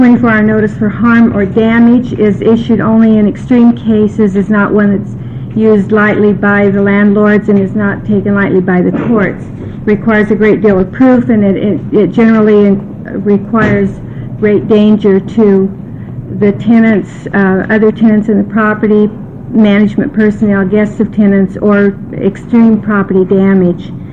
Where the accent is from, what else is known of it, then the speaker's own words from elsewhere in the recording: Eugene, Oregon, United States; I'm from Eugene, Oregon